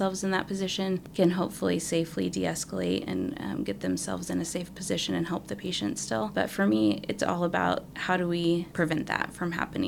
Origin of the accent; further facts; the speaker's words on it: Wamego, Kansas, United States; I grew up in Wamego, Kansas. Okay, like, it doesn't get better than that, really